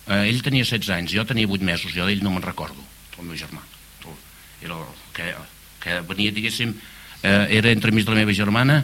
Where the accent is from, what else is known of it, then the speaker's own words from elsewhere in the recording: Pont de Cabrianes, Catalonia, Spain; born there; Jo vaig néixer al Pont de Cabrianes, en una casa de pagès que hi diuen La Torre, el 21 d'agost del 1942.